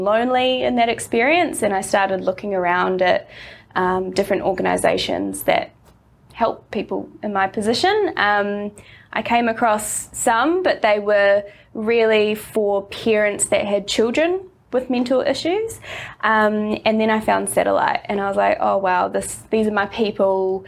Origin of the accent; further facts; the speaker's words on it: New Zealand; accent: New Zealand; moved away as an adult; now in Australia; I grew up in New Zealand, which might already be obvious from my accent.